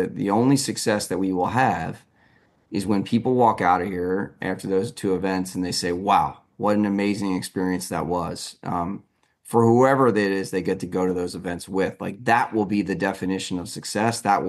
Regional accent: East Coast, United States; And as you know, I'm from the East Coast originally

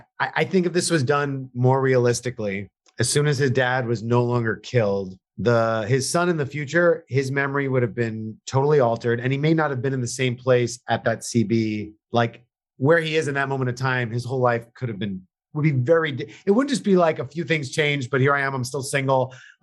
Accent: New York, United States; I've got to admit, I'm from New York, and I found the overdone New York accents a little bit distracting.

